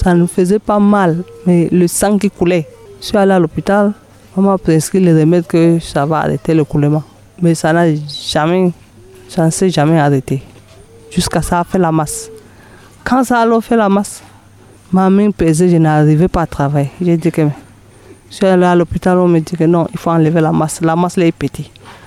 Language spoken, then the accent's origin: French; Tokombéré, Far North, Cameroon; born there; je suis née à Tokombéré en 1975, je suis ménagère.